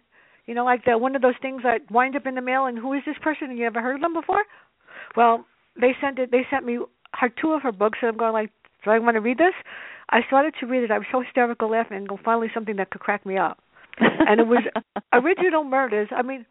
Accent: Bronx, New York, United States; My Bertha series is about my sister and I growing up in the South Bronx

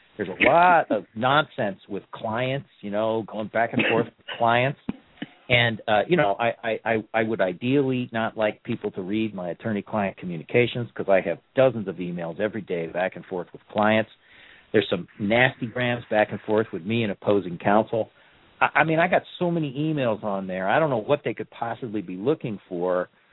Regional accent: California, United States; I'm from California, so we don't know miles in geography very well.

